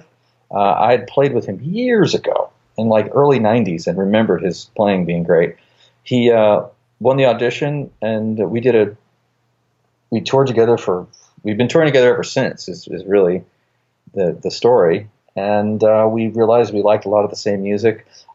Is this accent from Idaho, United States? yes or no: yes; Idaho, United States; also born or lived in New Jersey; So I spent a lot of my childhood there, but I also spent it in Idaho, living on a ranch farm and horses and animals. And that was a great, great place to grow up. That was up to the age of 10.